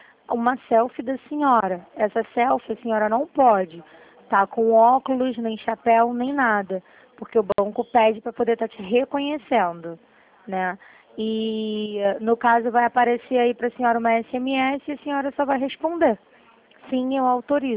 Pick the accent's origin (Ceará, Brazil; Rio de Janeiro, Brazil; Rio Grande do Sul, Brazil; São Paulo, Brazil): Rio de Janeiro, Brazil; eu sou do Rio de Janeiro